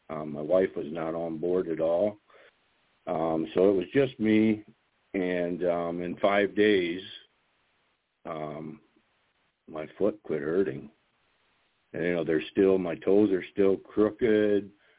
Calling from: Helena, Ohio, United States; I'm from Helena, Ohio.

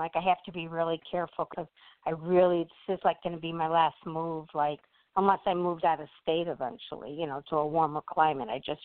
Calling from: Midwest, United States; And I'm calling from the Midwest.

